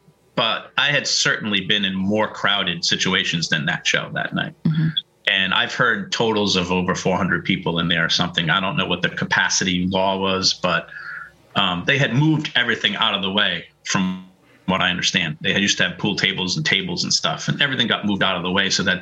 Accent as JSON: {"language": "English", "town": "Pawtucket", "region": "Rhode Island", "country": "United States", "tie": "born or raised there", "said": "But yeah, I grew up in Pawtucket, but I lived all over Rhode Island."}